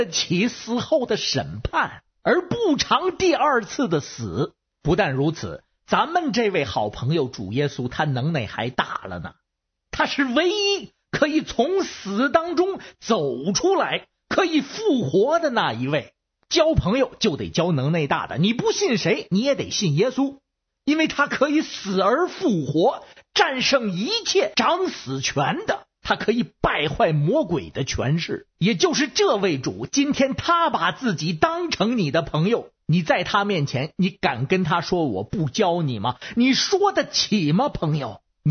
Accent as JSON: {"language": "Chinese", "region": "Beijing", "country": "China"}